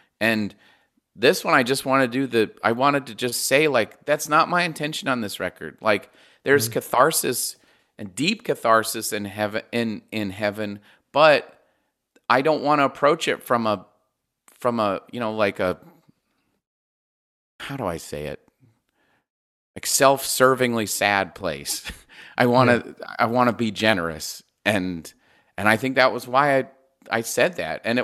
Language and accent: English; Indiana, United States; I take a lot from Kurt Vonnegut because we're both from Indiana